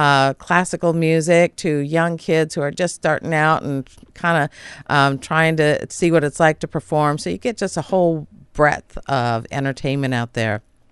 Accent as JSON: {"language": "English", "town": "Seattle", "region": "Washington", "country": "United States", "said": "because I come from Seattle, and so I'm"}